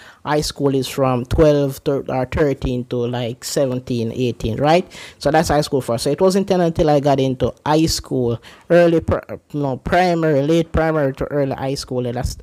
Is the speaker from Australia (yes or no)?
no; Jamaica; You know, I grew up in Jamaica, you know, the culture is way different from in Japanese